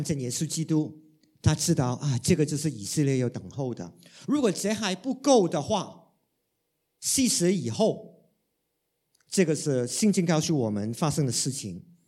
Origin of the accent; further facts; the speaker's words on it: Hong Kong; first language Cantonese; Chinese is a second language; 其实呢，我平常不是一个说普通话的人，平常呢，我是一个说广东话的人，我在香港成长，所以呢，我说的普通话都是很普通，很普通的普通话。